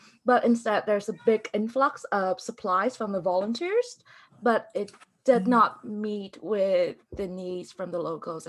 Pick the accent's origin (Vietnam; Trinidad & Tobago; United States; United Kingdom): Vietnam; so recently in my home country, so we just had a flood incident in the central of Vietnam